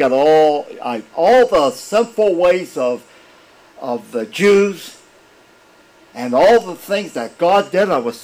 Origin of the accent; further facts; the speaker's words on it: Missouri, United States; I'm from Missouri. Show me.